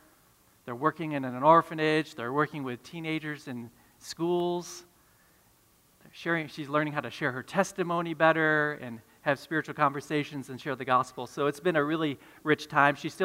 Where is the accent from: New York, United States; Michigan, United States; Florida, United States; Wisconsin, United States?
New York, United States; also born or lived in China; From 2004 to 2015, we were missionaries in China. And in 2015, we moved back to Western New York. We're from the Western New York area